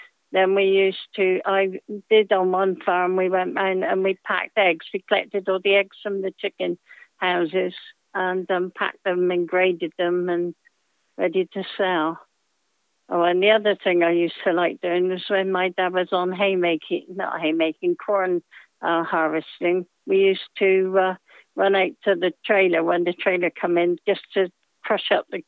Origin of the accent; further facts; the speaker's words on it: South West England, United Kingdom; now in Yeovil, United Kingdom; 69 this year. I've grown up in the West Country mainly, because I was born at Hook near Bedminster. My dad was a farm worker, and so we travelled around different farms and things, and we lived on different farms.